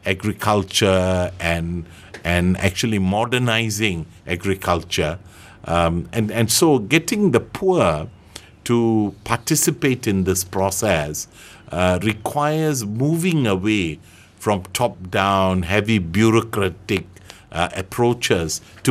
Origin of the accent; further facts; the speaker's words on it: Banting, Selangor, Malaysia; when Tunku visited my hometown, and I was then 14 years old, he came to the Dewan Orang Ramai in Banting Town, next to the UMNO building, and my dad took me to this event.